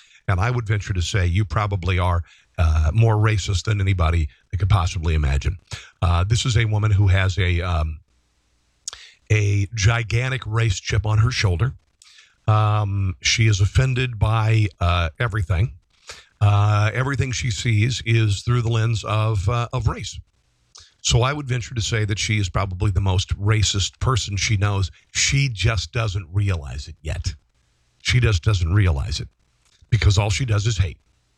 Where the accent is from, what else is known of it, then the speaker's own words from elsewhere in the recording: Neola, Iowa, United States; And we would go into my hometown, a little town in Iowa called Neola, Iowa.